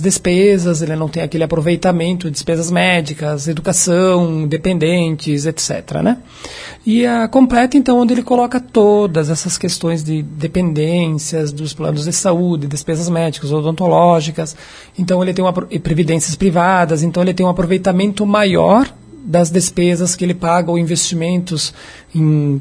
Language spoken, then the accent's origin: Portuguese; Brazil; Nós, como bons brasileiros e tal, né?